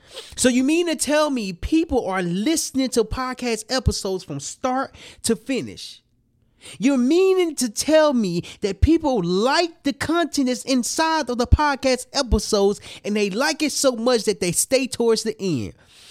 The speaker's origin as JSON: {"language": "English", "town": "Little Rock", "region": "Arkansas", "country": "United States", "said": "And I'm from Little Rock, Arkansas. Memphis and Little Rock, Arkansas is like next door to each other."}